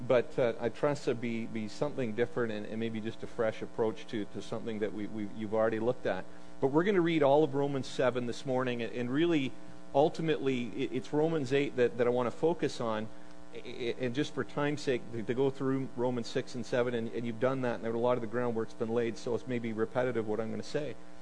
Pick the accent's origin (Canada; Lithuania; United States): Canada; I said, we're from Canada. Oh, he says, what's that like? I said, well, when we left, it was minus 28.